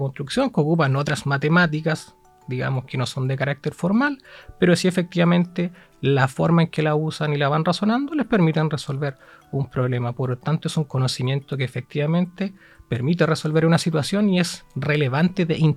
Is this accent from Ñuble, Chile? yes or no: yes; Coelemu, Ñuble, Chile; now in Chillán, Chile; si bien yo ya llevo tiempo en Chillán, yo provengo de la zona de Coelemu, que es una localidad que está a una hora de Chillán.